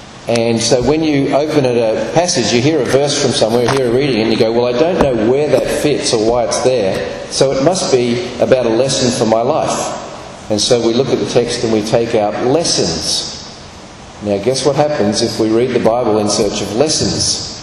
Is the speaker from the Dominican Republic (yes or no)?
no; Australia; now in Fort Myers, United States; I'm a missionary from Australia that works in Fort Myers at a missionary headquarters.